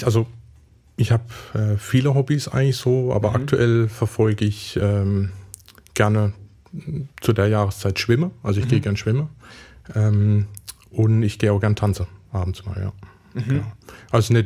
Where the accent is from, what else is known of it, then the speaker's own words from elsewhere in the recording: Schutterwald, Baden-Württemberg, Germany; Also ich bin geboren, aufgewachsen eigentlich hier aus der Region. Ich komme aus Schutterwald, das ist eine Ortschaft eigentlich vor Offenburg.